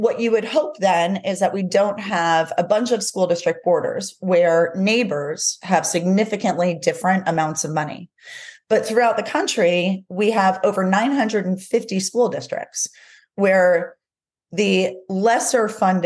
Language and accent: English; New Jersey, United States; So first of all, I'm Italian and from New Jersey, so the glass is always half empty.